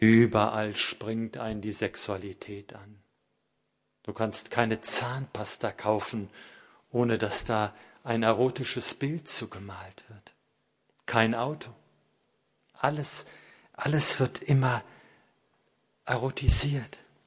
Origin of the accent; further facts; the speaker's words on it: West Germany, Germany; Ich denke nur, dass ich als Westdeutscher da nicht mit dem Finger drauf zeige, sondern feststelle, ja, wir im Westen haben auch so gedacht.